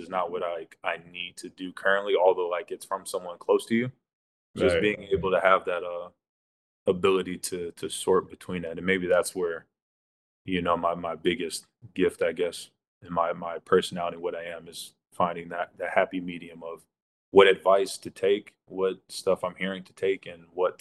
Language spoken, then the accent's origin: English; United States; Like I'm American, first of all. Yeah, to most Americans, there's only one language. It's English.